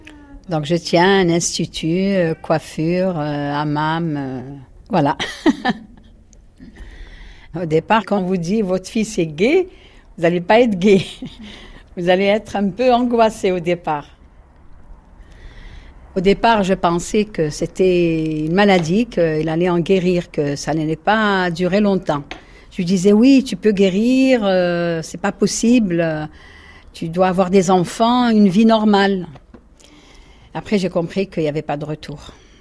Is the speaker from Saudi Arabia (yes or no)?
yes; Mecca, Makkah Province, Saudi Arabia; Je suis pourtant musulmane, je viens de la Mecque.